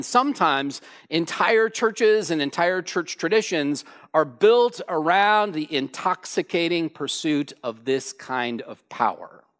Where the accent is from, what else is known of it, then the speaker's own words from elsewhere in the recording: San Bernardino, California, United States; I grew up in San Bernardino, California. If you don't know where that is, be grateful. But I grew up in San Bernardino, California, not the wealthiest of towns.